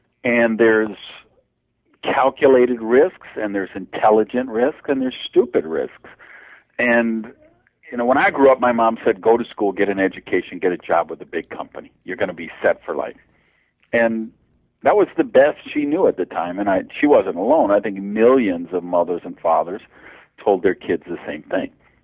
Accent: Madison, Wisconsin, United States; I grew up in Madison, Wisconsin, and that's what security is.

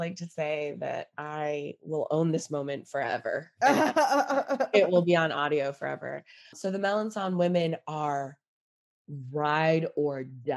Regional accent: Florida, United States; also born or lived in New York; so I'm from the Bronx originally. I did not grow up in New York. I grew up in Florida

